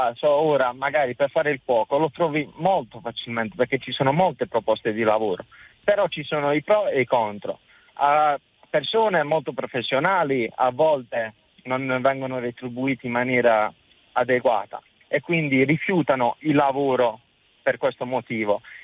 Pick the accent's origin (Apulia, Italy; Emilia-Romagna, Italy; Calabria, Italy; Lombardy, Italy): Apulia, Italy; Andria; moved away as an adult; now in Trentino, Italy; Allora io sono di Andria, però sono emigrato in Trentino per lavoro.